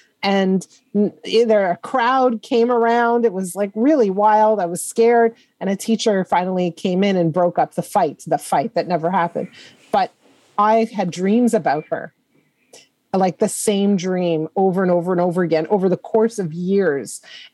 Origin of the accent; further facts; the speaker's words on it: Montreal, Quebec, Canada; And, you know, I grew up in Montreal, and high school is grade 7 in Montreal.